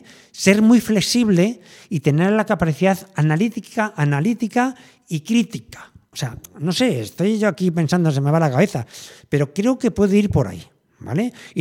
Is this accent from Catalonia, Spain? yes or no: no; Galicia, Spain; ya no me planteo ir andando a mi pueblo o en carro, bueno, allí en la Galicia Profunda.